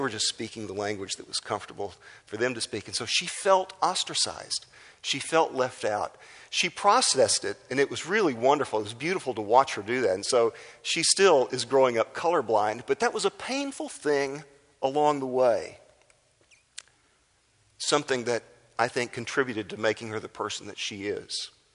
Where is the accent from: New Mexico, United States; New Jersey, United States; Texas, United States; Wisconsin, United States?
Texas, United States; Houston; where we grew up in Houston, where I had grown up, it was such a lily white area.